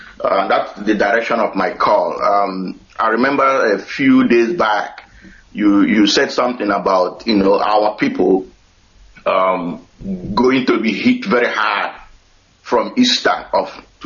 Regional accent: Oguta, Imo, Nigeria; now in Houston, United States; I come from Aranjuemo in Oguta in Biafra land.

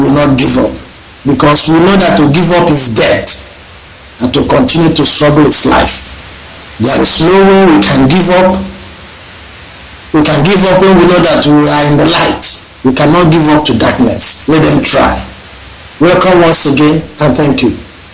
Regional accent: Uvim, Abia, Nigeria; I come from Uvim, in the Sweetwater local government of what is today Abia State in Biafra Land.

